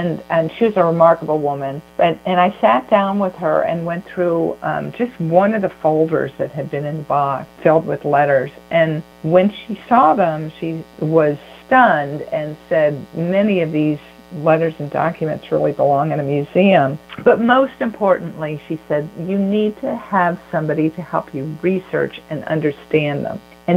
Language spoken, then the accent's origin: English; Buffalo, New York, United States; I grew up in Buffalo, New York, and I thought I was the American-born daughter of Hungarian Catholic parents.